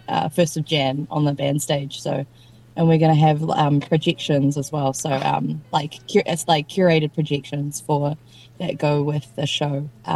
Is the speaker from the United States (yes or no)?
no; New Zealand; growing up in Aotearoa, et cetera, et cetera.